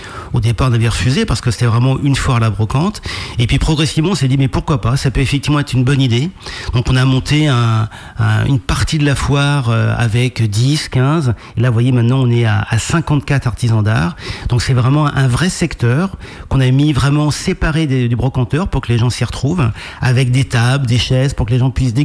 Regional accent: Pays de la Loire, France; Alors classiquement, quand on est de Vendée, on dit souvent que les juilletistes sont pas comme les haussiens.

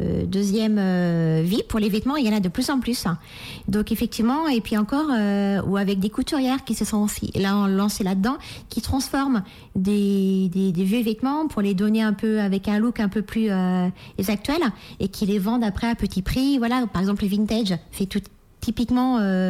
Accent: Pays de la Loire, France; Je suis originaire de l'Anjou. Voilà, j'ai fait mes études à Angers.

